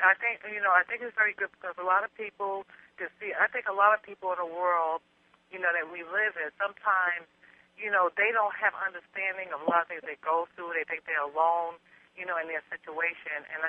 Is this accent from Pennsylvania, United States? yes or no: no; Queens, New York, United States; born there; accent: New York; now in Florida, United States; I was born in Queens.